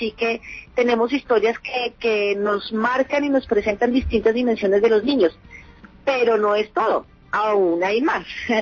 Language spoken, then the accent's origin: Spanish; Colombia; como una manera de que todos como colombianos identifiquemos cuál es nuestro rol en la construcción de un país nuevo